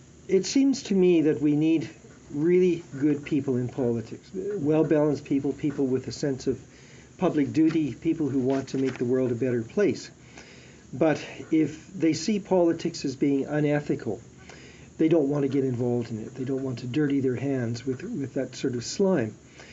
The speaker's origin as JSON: {"language": "English", "region": "Alberta", "country": "Canada", "tie": "born or raised there", "said": "I grew up in Alberta"}